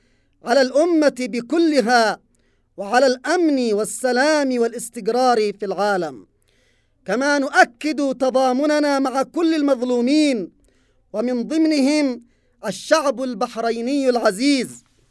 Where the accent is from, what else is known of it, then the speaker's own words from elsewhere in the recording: Yemen; ونحن كشعب يمني بحكم انتمائنا الإسلامي وهويتنا الإيمانية